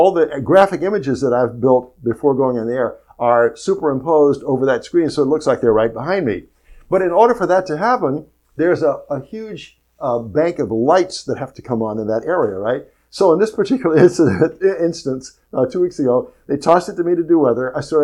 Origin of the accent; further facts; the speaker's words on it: the South, United States; we had to face the racial discrimination that dominated society when I was growing up in the South.